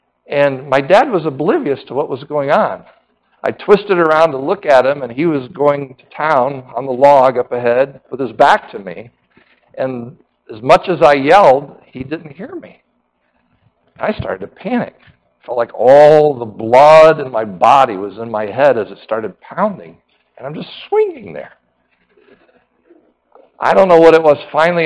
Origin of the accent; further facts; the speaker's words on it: North Carolina, United States; I grew up in North Carolina, Western North Carolina, in the Blue Ridge Mountains. I lived at the end of a dirt road